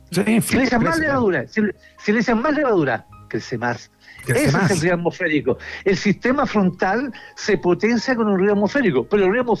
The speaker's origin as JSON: {"language": "Spanish", "country": "Chile", "said": "Y te voy a responder entonces como un chileno."}